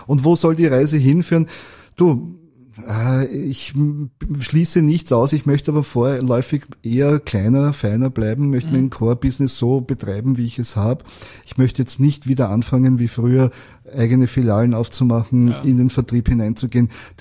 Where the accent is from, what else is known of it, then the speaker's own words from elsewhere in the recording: Austria; Weil Österreich natürlich meine Heimat ist und ich mich sehr dem Land verbunden fühle